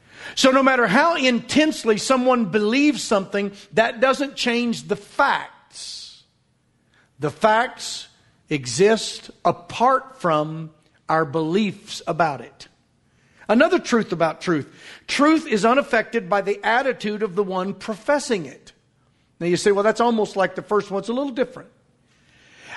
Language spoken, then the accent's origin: English; United States; now in Oklahoma, United States; For instance, I'm an American. I live in Oklahoma.